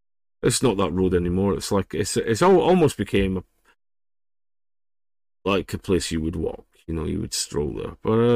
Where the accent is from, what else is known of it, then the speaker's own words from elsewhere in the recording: Scotland, United Kingdom; back in Scotland. I grew up near Bedley Castle. Very, very old manor house.